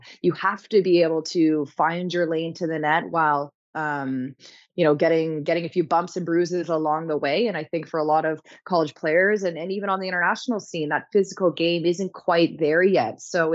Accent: Ottawa, Ontario, Canada; I'm originally from Ottawa, Ontario

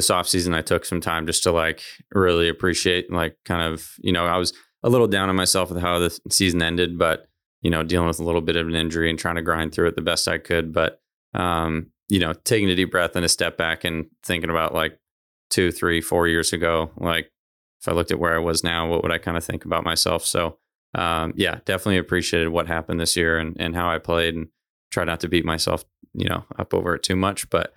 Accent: Costa Mesa, California, United States; And, you know, for me growing up in Costa Mesa, he was so right in terms of there really not being, you know, a true downtown anywhere in Orange County

